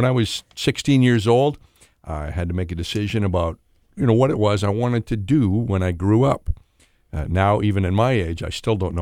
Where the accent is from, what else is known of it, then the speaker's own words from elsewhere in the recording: Winnipeg, Manitoba, Canada; born there; Born in Winnipeg, so I could be close to my mother.